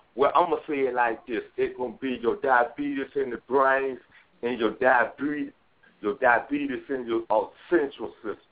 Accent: United States; Man, I'm from the United States. I can go to fuck anywhere I want to go.

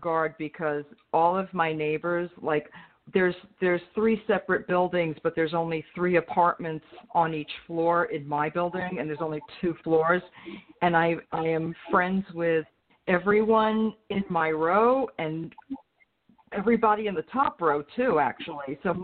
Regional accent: New York City, New York, United States; you know, I'm a lot more on guard because I'm from New York City.

